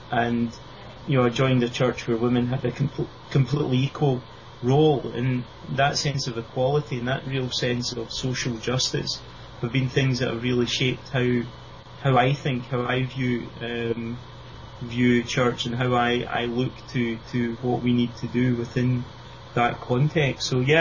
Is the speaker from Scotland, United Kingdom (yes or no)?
yes; Scotland, United Kingdom; with me being Scottish, I look back at some of the history